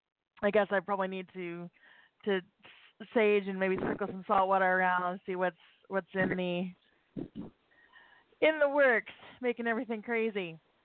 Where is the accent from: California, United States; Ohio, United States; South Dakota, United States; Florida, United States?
South Dakota, United States; The State Fair of Texas is very, very different than definitely the State Fair that I grew up with in South Dakota